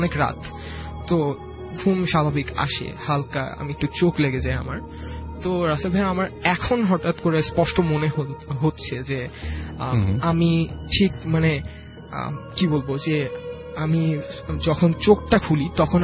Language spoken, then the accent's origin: Bangla; Dhaka, Dhaka Division, Bangladesh; আমি বাংলামোটর থেকে এসেছি।